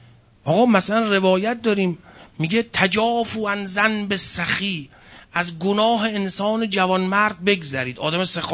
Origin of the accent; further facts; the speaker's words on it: Iran; گفتیم آقا ما ایرانیم